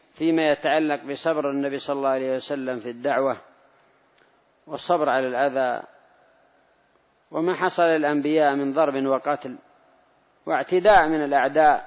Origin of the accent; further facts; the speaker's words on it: Yemen; وفي هذه الآونة كثر الكذابون المدعون للمهدوية عندنا في اليمن